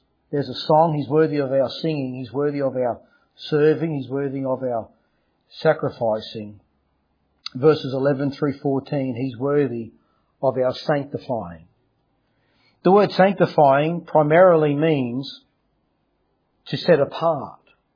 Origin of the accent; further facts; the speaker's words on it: Australia; I'm just an Aussie.